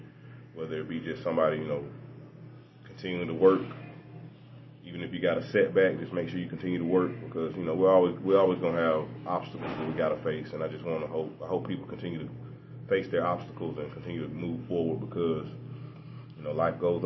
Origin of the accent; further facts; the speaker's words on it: Carrollton, United States; You know, obviously, I grew up in Carrollton, so, I mean, I have a lot of family and friends there. And it was a tough place to leave.